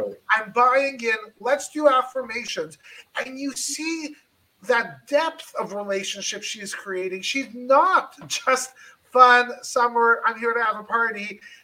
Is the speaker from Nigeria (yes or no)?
no; Canada; what's always amazing to me as a Canadian